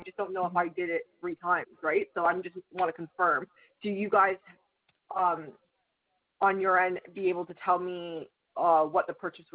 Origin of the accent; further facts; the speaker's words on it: Canada; I'm from Canada